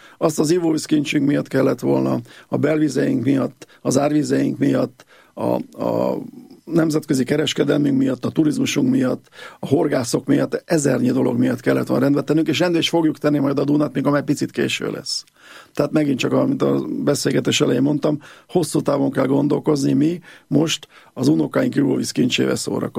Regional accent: Hungary; először is magyarként büszke vagyok rá, egy magyar embert, egy öt világrészes szervezet első alelnöke választott

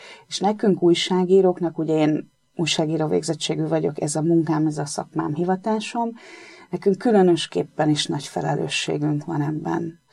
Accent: Esztergom, Komárom-Esztergom, Hungary; Esztergomba. Én esztergomi vagyok.

